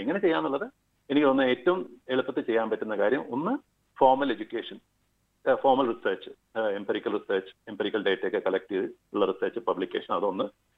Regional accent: Kerala, India; അതായത് നമ്മൾ ഒരു മലയാളി എന്ന നിലയ്ക്ക് ഇങ്ങോട്ട് ഒരു വിദേശത്തേക്ക് പോകുമ്പോൾ

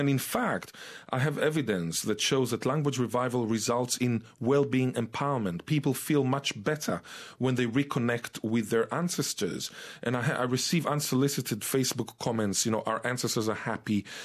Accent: Israel; accent: Israeli; Of course, my Israeli accent is very different from the original accent, which is much more similar to the Yemenite who says Kesiso rather than Ktsitsa.

